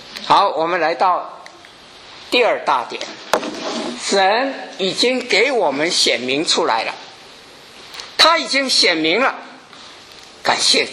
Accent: China; 人一旦死了，我们中国人常常说啊啊，他走了，他去了。

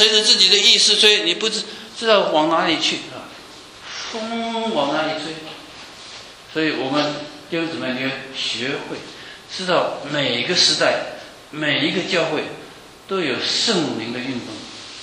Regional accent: China; now in United States; 啊，我们美国过这个7月4号放鞭炮，哇，我们在公园放鞭炮，放，为什么这大日期要庆祝要放鞭炮？我们中国人过新年放鞭炮

